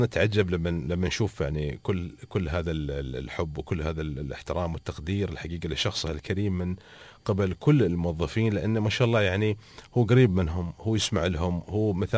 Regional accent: United Arab Emirates; عندنا في الإمارات

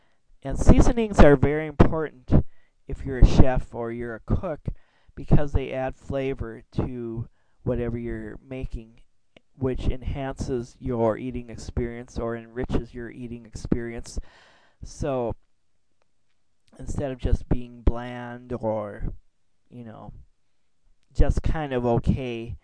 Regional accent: Minnesota, United States; also born or lived in Texas; I'm from the Midwest. I'm from Minnesota and have lived in the Midwest most of my life, but for a brief period of time I lived in Texas.

